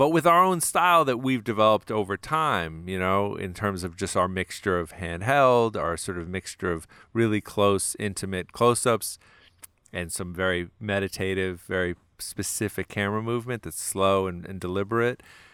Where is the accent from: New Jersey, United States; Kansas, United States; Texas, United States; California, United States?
New Jersey, United States; And that was the 70s and 80s in which I was growing up in New Jersey, right?